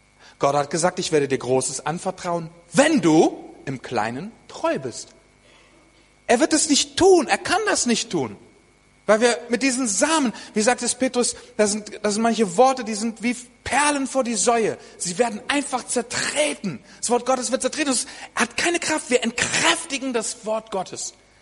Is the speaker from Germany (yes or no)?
yes; Germany; Wir als Deutsche, wir haben Erkenntnis und Erkenntnis und Erkenntnis.